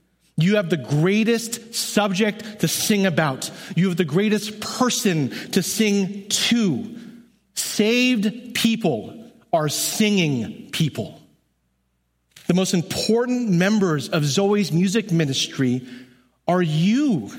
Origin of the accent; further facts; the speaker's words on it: California, United States; As a Californian, I might suggest humbly more flip-flops.